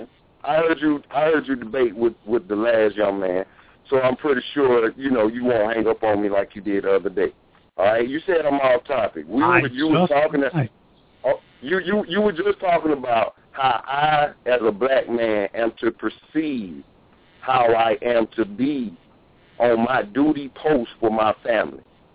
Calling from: Greenville, United States; from Greenville.

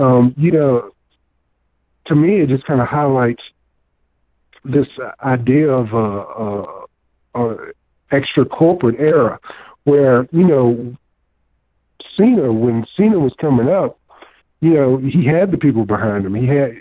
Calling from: Virginia, United States; from Virginia.

